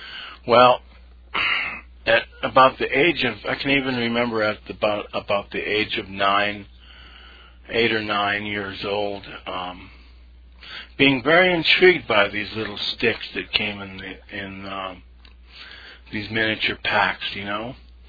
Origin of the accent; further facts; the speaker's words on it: New England, United States; also born or lived in Boston, Massachusetts / Connecticut / Maine; I was born in Boston, Massachusetts in 1960, and I grew up in New England, and several towns in New England, Connecticut, Maine, and Massachusetts.